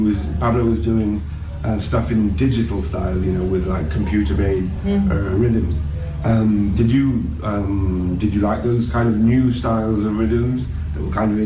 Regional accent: England, United Kingdom; born there; that's the more or less the sort of the time I was born in England.

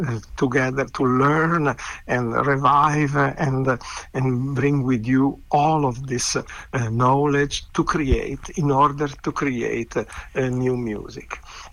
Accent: Genoa, Liguria, Italy; In Genova, my hometown

